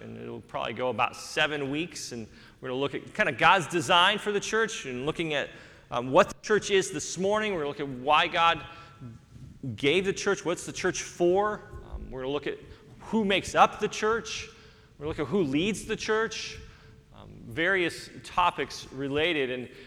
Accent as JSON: {"language": "English", "town": "Grass Valley", "region": "California", "country": "United States", "tie": "born or raised there", "said": "And I know that they had this building, and this is the actual one from my hometown, Grass Valley."}